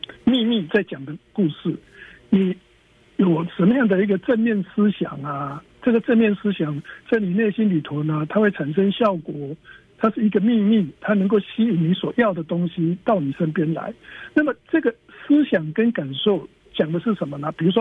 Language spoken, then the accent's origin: Chinese; China; 尤其是你看我们中国人啊，过年期间呢